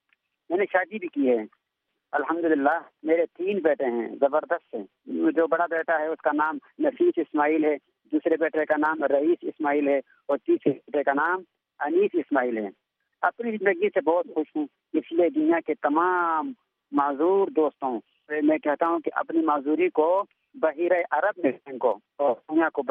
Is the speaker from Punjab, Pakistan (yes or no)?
no; Khyber Pakhtunkhwa, Pakistan; میرا تعلق پاکستان کے خیبر پختونخوا کے ضلع بڑگرام کے خوبصورت گاؤں کنے سے ہے.